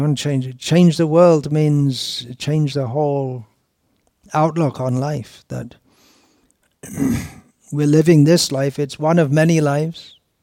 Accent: United Kingdom; the way I thought as a Britisher is not intrinsically, I didn't even know I was thinking as a Brit

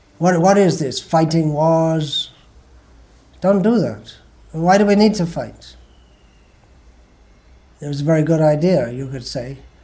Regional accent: England, United Kingdom; when I was growing up in England

